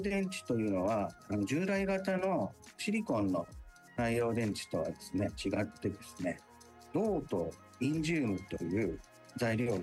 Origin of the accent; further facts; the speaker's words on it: Sagamihara, Kanagawa, Japan; 私はですね、実を言うと生まれも育ちも相模原なんですけども、